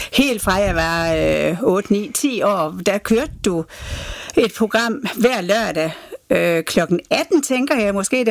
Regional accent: Aalborg, North Denmark Region, Denmark; der hvor jeg kommer jo fra Aalborg af

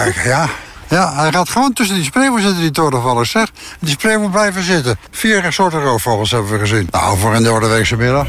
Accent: Rotterdam, South Holland, Netherlands; born there; Ik ben geboren in Tuinder en Vreewijk, in Rotterdam.

